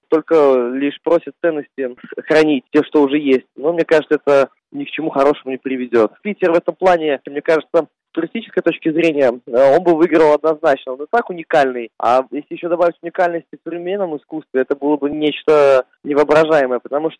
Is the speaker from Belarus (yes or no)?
yes; Belarus; Я вообще с Беларуси сам, там ничего никогда не меняется.